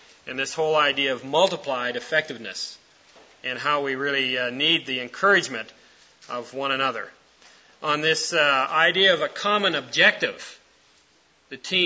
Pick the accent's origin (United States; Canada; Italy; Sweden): Canada; I am a Canadian